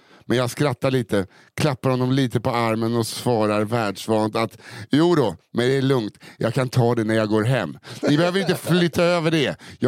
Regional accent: Norrland, Sweden; jag är uppvuxen i Norrlands inland

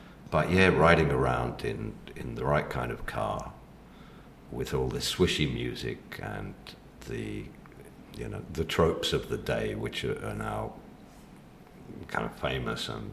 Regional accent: Mexico; I grew up in Mexico, and so the film Salo, which is the cinematic equivalent, appeared.

